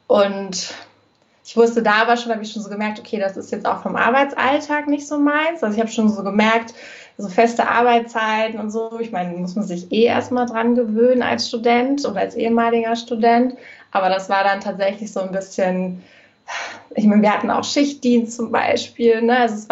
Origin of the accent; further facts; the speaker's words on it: Hamburg, Germany; ich komme aus Hamburg, bin 32 Jahre alt. Und ja, so ein typisches Nordlicht, würde ich sagen. Bin hier geboren, habe in Bremen studiert und in Lüneburg und bin jetzt wieder zurück sozusagen